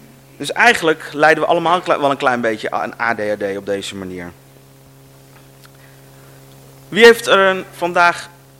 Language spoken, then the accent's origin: Dutch; Alphen aan den Rijn, South Holland, Netherlands; Wij komen uit Alphen aan den Rijn en tot woensdagavond had ik nog geen idee dat ik vandaag in Harderwijk zou zijn.